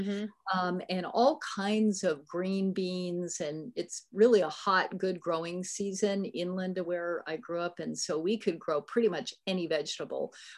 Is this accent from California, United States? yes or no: yes; California, United States; Also, growing up on the Eel River and up in the beautiful redwoods, I was also privileged to see, you know, natural ecosystems that were pretty healthy.